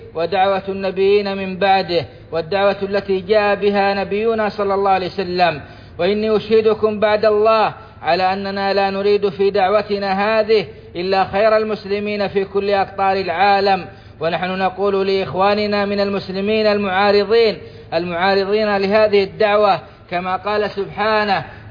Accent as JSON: {"language": "Arabic", "country": "Saudi Arabia", "said": "ومن على بلادنا السعودية بالنعم الظاهرة والباطنة"}